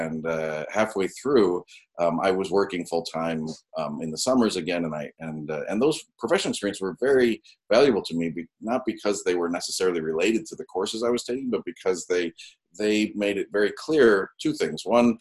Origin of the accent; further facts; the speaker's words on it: Minneapolis, Minnesota, United States; So I am from Minnesota. I grew up in a family that was started young.